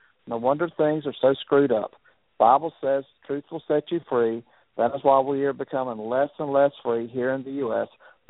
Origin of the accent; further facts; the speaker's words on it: Alabama, United States; Well, you know, growing up in Alabama, we're an extremely conservative state, you know, mostly Republicans hold state offices